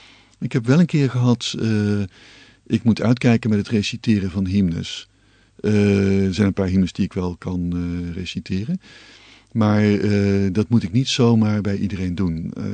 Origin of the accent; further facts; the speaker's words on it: North Brabant, Netherlands; Dat is een reinheid die ik, uit Brabant, nooit kan